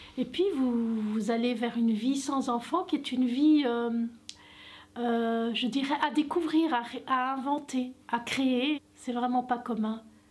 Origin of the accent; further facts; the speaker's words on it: Morocco; dans la culture d'où je viens, donc du Maroc, c'est très présent, en fait.